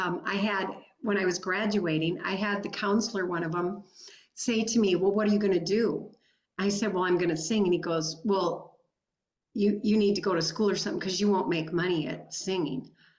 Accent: Minnesota, United States; also born or lived in Ohio / Wisconsin; now in North Dakota, United States; No, I was raised in Minnesota and lived there till, let's see. Gosh, my second year that we got married, we moved to Ohio for a year, and then we moved back to Wisconsin

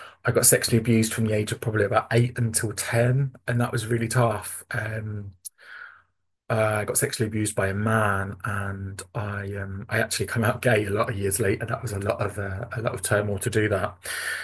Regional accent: United Kingdom; from the UK. If I talk too fast, you can tell me to slow down because sometimes my accent becomes a little thick, apparently.

